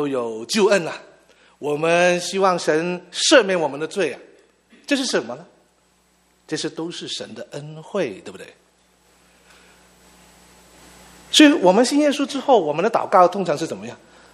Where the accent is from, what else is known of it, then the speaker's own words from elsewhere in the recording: China; 神为什么不拣选我们中国人我们的中文比较简单一点